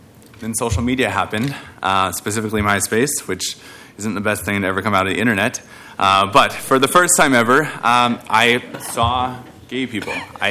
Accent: Salem, Oregon, United States; So I grew up outside of Salem, Oregon, which isn't the most progressive place, but also not the most conservative.

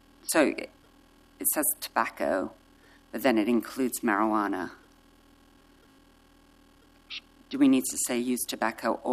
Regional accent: Leeds, Yorkshire and the Humber, United Kingdom; come to my hometown of Leeds in Yorkshire, England

